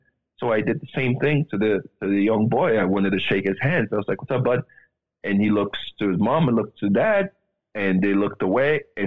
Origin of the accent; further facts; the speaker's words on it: Sierra Leone; born there; I was born in Sierra Leone, West Africa.